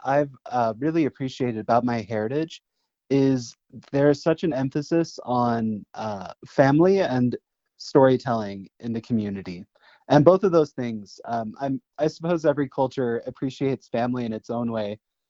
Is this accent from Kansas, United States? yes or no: yes; Olathe, Kansas, United States; I grew up in Olathe, Kansas. It's kind of a suburb of Kansas City.